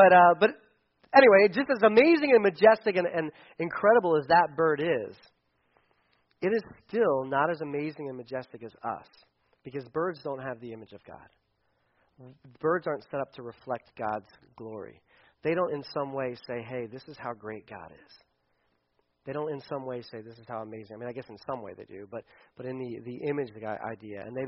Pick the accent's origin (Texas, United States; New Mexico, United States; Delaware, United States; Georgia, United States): Delaware, United States; That's why I'm my size, and I'm not bigger because I'm from Delaware, I guess.